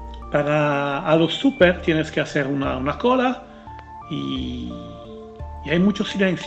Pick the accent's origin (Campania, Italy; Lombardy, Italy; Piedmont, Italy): Piedmont, Italy; Turin; de Turín, en Italia, y por eso queríamos contar algo.